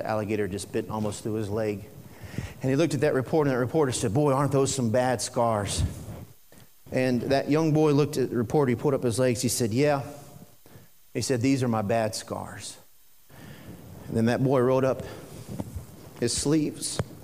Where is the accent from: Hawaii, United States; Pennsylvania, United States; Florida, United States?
Florida, United States; You know, I grew up in Florida.